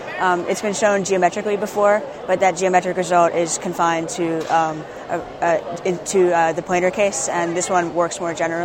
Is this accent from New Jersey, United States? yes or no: yes; Bayonne, New Jersey, United States; I go to Bayonne High School, and I'm from Bayonne, New Jersey.